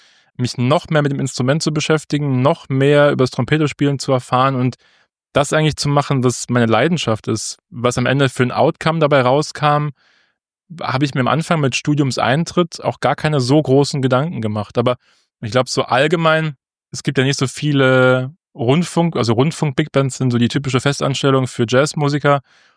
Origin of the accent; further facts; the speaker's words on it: Saarbrücken, Saarland, Germany; also born or lived in Switzerland; bin in Saarbrücken dann, da wo ich auch her bin, also aus dem Saarland, geblieben